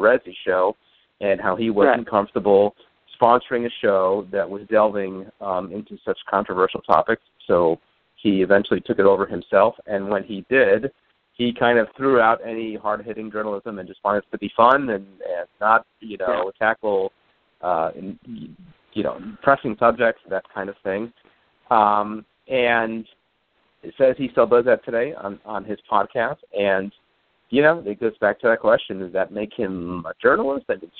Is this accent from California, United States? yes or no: no; New York, United States; I grew up here in the New York, Long Island area.